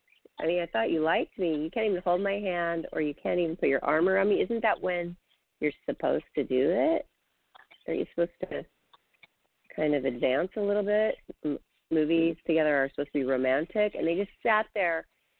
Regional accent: Seattle, Washington, United States; I always remember that because I'm from Seattle.

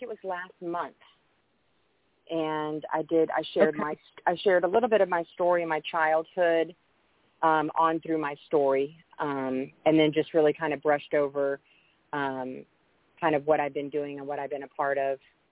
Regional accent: Houston, Texas, United States; I was raised here in Houston. I'm a native Houstonian.

